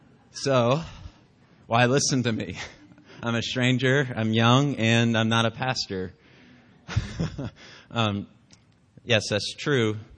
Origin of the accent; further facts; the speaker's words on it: Aiken, South Carolina, United States; also born or lived in Beverly, Massachusetts; now in Idaho, United States; I moved here about 6 months ago, and so I grew up in Aiken, South Carolina, which is about 2,000 miles away from here, and I moved out here from a town called Beverly, Massachusetts